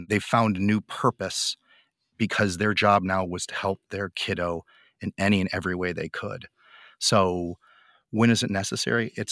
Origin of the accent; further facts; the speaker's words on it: Chicago, Illinois, United States; also born or lived in Florida; we moved from Florida back up to Chicago, where I was born and raised, and I went, got my PT degree, graduating in 2001.